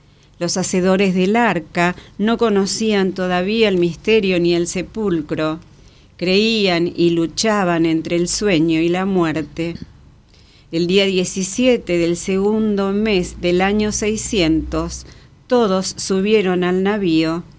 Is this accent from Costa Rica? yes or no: no; Carcarañá, Santa Fe, Argentina; De niña, en Carcarañá